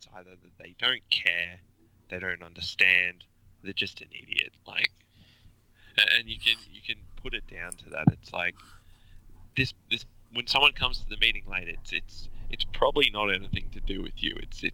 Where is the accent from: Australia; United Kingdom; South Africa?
Australia; now in United States; I found the cake was less of a success than just being Australian in America.